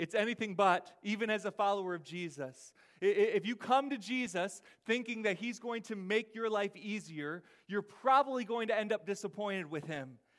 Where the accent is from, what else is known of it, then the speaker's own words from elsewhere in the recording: Michigan, United States; I'm from Michigan, but I became a Jersey driver that day